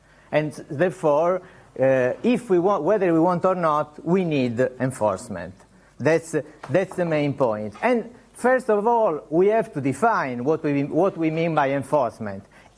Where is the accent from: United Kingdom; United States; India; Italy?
Italy; English is a second language; you may tell from my accent that I'm not exactly British